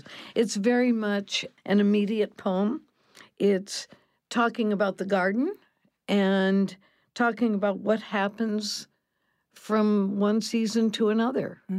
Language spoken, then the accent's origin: English; Iowa, United States; It was made by a little company in Davenport, Iowa, and I'm from Iowa.